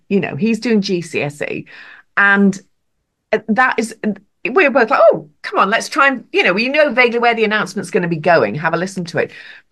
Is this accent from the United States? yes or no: no; North West England, United Kingdom; accent: Northwest; Got a father from Liverpool and a mother from Ireland. My accent should be all over the place.